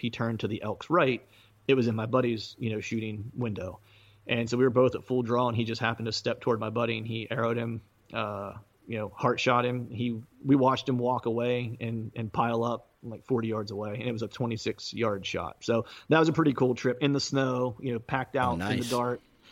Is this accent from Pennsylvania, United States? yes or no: yes; Pennsylvania, United States; now in Philadelphia, United States; Yeah, South Central Pennsylvania. I live in Eastern PA now, just in the suburbs of Philadelphia.